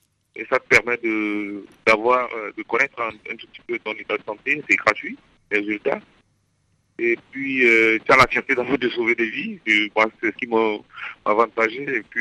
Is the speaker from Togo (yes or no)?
yes; Togo; je suis togolais.